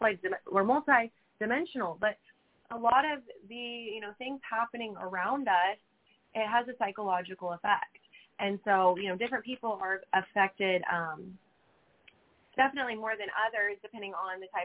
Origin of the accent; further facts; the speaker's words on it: Ohio, United States; But, like, we're from Ohio, and so, like, I was up in Columbus last summer